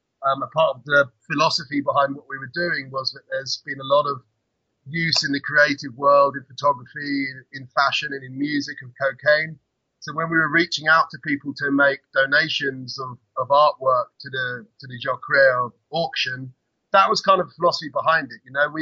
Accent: South East England, United Kingdom; Yeah, I'm from the southeast coast.

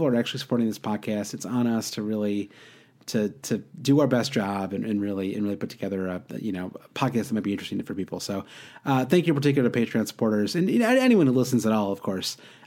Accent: Midwest, United States; Yeah, I grew up in the Midwest, so I know what a real fat guy looks like.

